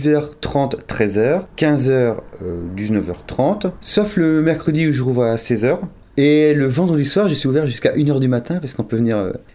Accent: Cherbourg, Normandy, France; born there; Oui, je suis né à Cherbourg.

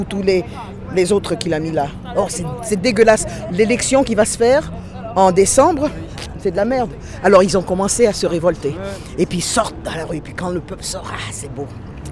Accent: Haiti; parce que moi je parle français, c'est pour ça qu'on m'a amené, hein, parce que moi j'ai rien à voir avec toute cette affaire. Je suis d'Haïti.

